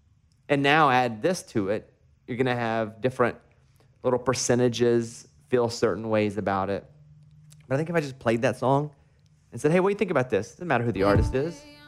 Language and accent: English; Arkansas, United States; And listen, I grew up in Arkansas, right?